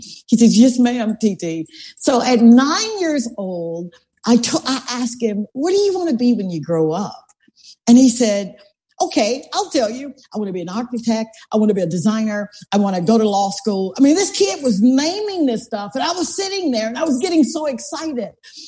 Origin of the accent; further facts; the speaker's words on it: Columbus, Mississippi, United States; I had an opportunity to go home. I went to Columbus. I'm from Columbus, Mississippi. So I went home